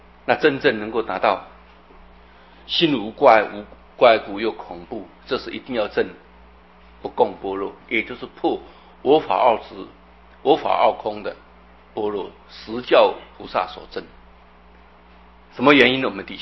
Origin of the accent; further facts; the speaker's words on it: China; 我们中国人喜欢简单，所以就把这个菩提用菩这个字，萨埵用萨这两个字